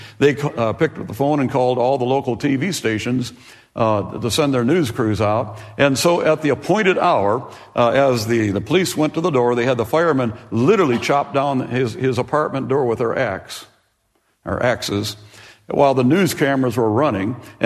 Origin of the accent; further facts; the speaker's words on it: Pekin, Illinois, United States; My hometown is a place called Pekin, Illinois, just outside of Peoria.